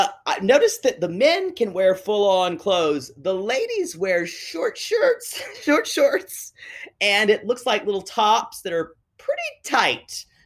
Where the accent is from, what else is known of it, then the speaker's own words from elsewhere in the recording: Pickens, South Carolina, United States; The town I'm from is called Pickens, as in named after General Revolutionary War General Andrew Pickens.